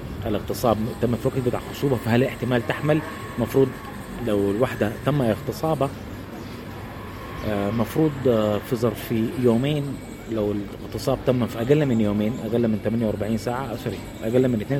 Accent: Sudan; إنه عندنا في السودان ما في تدريب كافي للأطباء

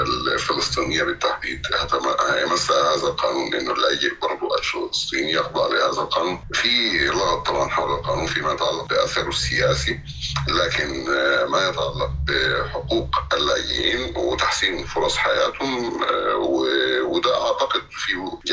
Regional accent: Egypt; فأول مرة يكون عندنا في مصر كده مصطلح قانوني اسمه لاجئ

